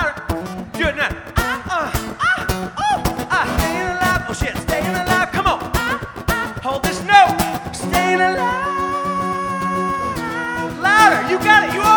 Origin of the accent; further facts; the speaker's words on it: San Francisco, California, United States; I'm from San Francisco.